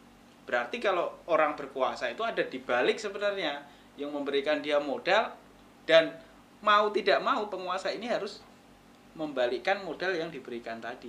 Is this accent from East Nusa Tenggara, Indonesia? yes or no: no; Wonosari, Special Region of Yogyakarta, Indonesia; Di Gunung Kidul. Wonosari Gunung Kidul.